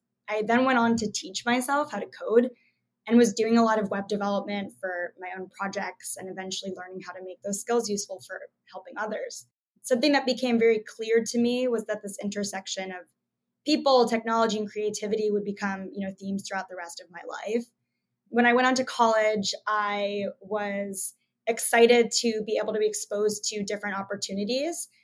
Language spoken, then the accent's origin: English; New Jersey, United States; I grew up in New Jersey, and I was raised in a family that allowed me to explore many different disciplines.